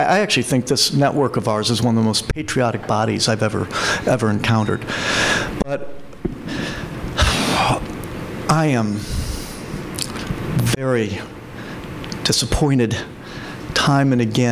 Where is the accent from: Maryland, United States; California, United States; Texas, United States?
Maryland, United States; box turtles in my home state of Maryland are going near extinct